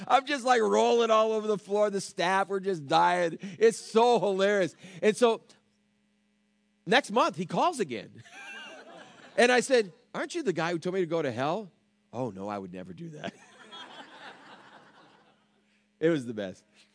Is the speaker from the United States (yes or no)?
yes; New York, United States; we're pastors from New York and things like that.